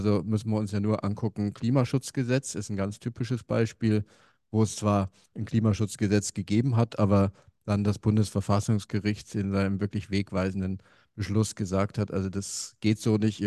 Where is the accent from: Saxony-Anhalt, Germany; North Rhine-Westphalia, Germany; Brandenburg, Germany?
Brandenburg, Germany; Ich komme selber aus dem Landkreis Barnim